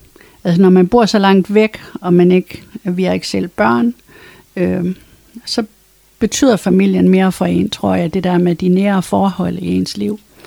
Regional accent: Frederikshavn, North Denmark Region, Denmark; jeg voksede op i Frederikshavn på Stenbakkevej. Med mange ture til Sverige også.

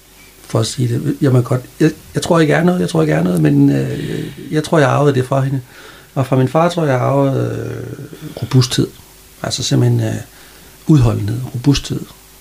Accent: Frederikshavn, North Denmark Region, Denmark; Jeg er født i 1964 fra Frederikshavn, og på siden af Faldstationen, Norgesvej, boede vi fra jeg var 5 år, og til jeg flyttede hjemmefra, som jeg var 18 år

